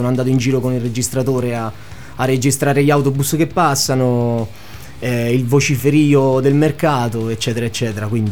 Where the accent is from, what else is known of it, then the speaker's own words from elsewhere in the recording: Bellegra, Lazio, Italy; Allora, ero a Bellegra nel mio paesino, all'età di circa 13 anni ho cominciato a strappare via le note dalla chitarra